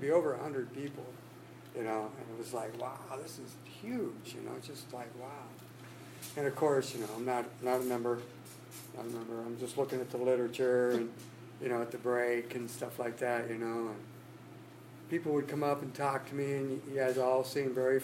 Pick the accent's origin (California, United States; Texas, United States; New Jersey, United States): California, United States; Alameda; I'm from Alameda, which is just kind of across the bridge, and so I don't get out here much except when I'm asked to speak.